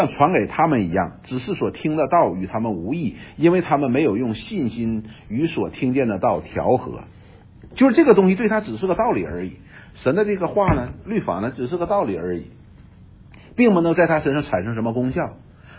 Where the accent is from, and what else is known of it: China